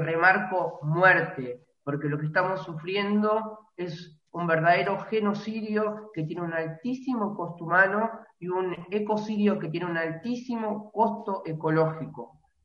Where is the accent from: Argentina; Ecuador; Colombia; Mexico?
Argentina; Queremos que se declare que somos el pueblo argentino el verdadero acreedor de una histórica deuda social y ecológica